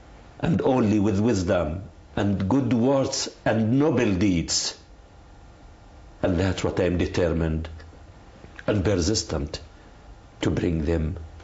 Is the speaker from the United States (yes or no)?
no; Gaza, Gaza Strip, Palestine; English is a second language; I am Palestinian from Gaza, but for 15 years.